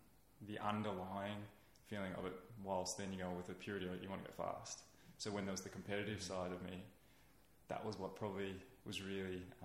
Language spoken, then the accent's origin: English; Canberra, Australian Capital Territory, Australia; And then growing up in Canberra, going out into the fire trails, I still love going back there.